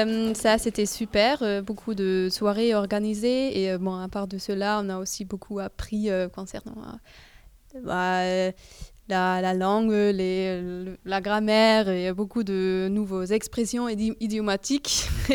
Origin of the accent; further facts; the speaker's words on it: Germany; French is a second language; et je viens d'Allemagne. Moi, je vais faire mon Erasmus ici à Rennes.